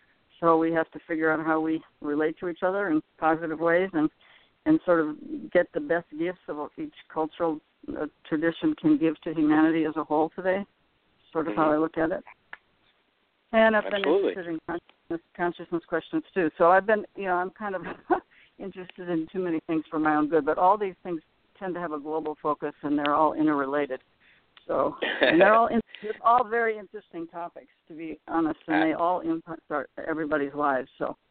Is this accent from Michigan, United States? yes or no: yes; Michigan, United States; Well, I grew up in Michigan. I went to the East Coast for graduate school, and I started teaching down the West Coast.